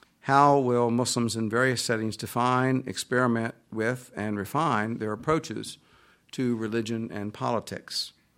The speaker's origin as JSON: {"language": "English", "region": "Oklahoma", "country": "United States", "said": "I mean, I'm from Oklahoma. It wasn't a state till 1907."}